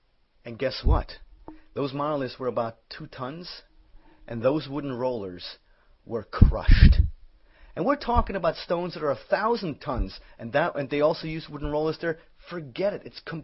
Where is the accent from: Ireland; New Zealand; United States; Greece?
Greece; Greek islands; You know, I come from the Greek islands, so I know that on those islands, yes, there are trees in sheltered places